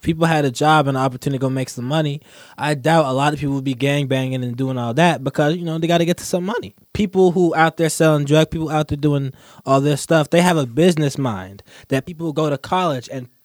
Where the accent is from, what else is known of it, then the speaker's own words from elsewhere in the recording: Los Angeles, California, United States; I'm 16 years of age and I'm from Los Angeles, California.